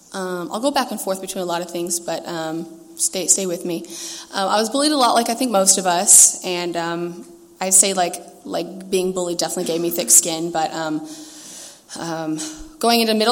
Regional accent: Rancho Bernardo, California, United States; I grew up in North County, like Rancho Bernardo area. I guess that's Northeast County.

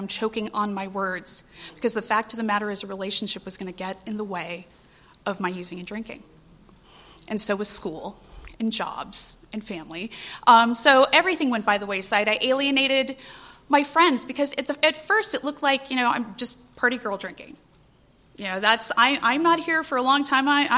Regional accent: Poway, California, United States; I'm from San Diego, but I am from a little town called Poway. Born and raised, middle-class family.

